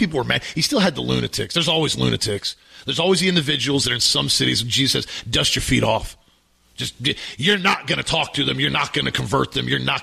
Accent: Florida, United States; We're from Florida.

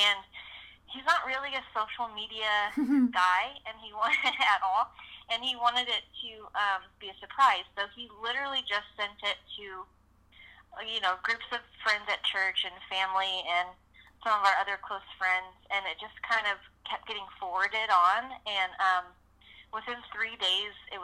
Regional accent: California, United States; also born or lived in Oklahoma; we were living in Oklahoma at the time, and we are both from California, so we moved back home

